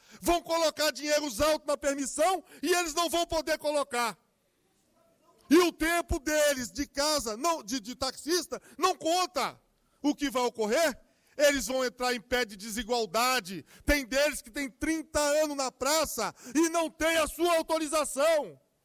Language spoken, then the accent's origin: Portuguese; Sobradinho, Federal District, Brazil; Eu, como brasiliense, como sobradiense, como um morador do Distrito Federal